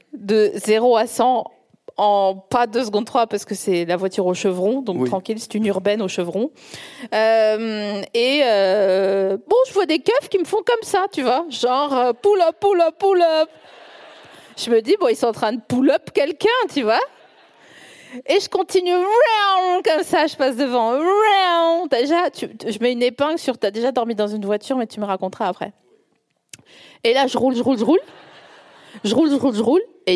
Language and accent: French; Grand Est, France; Je dis, je suis des Vosges, vous connaissez un petit peu?